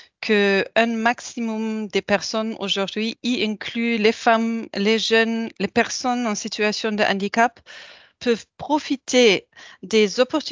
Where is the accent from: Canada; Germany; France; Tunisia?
Germany; French is a second language; moved away as an adult; now in Senegal; Je suis une Allemande, je suis mère de trois garçons, j'habite au Sénégal